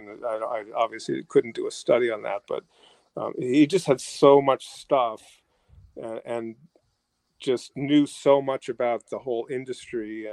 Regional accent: Massachusetts, United States; now in New Jersey, United States; Well, I live in New Jersey. I grew up in Massachusetts, but I'm actually a Braves fan.

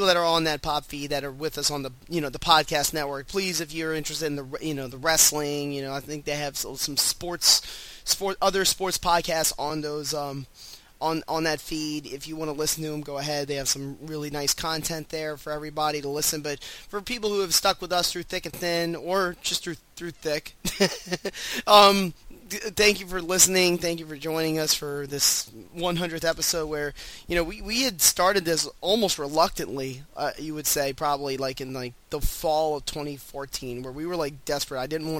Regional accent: Louisiana, United States; But ironically, Adam actually grew up like not even like 50 or 60 miles away from where I grew up in Louisiana

